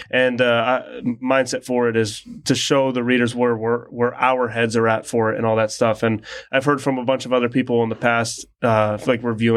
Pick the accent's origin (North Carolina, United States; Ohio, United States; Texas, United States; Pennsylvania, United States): Pennsylvania, United States; Erie; Yes, I live in Erie and I was born in Erie and all that stuff. So I've been here my whole life.